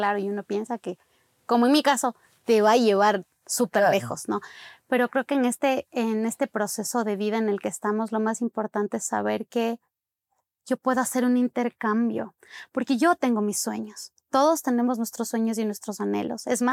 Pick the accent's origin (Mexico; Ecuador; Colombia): Ecuador; Yo soy ecuatoriana, pero creo que mi personalidad, mi forma de ser, siempre me decían, pero tú eres mexicana. Yo no soy mexicana, yo soy ecuatoriana.